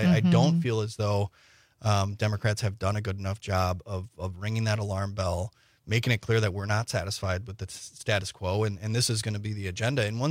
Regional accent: Wisconsin, United States; born or raised there

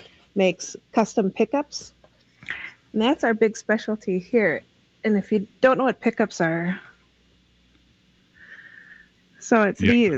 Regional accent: White Earth, Minnesota, United States; So I'm from White Earth, and my clans are Bear and Crane.

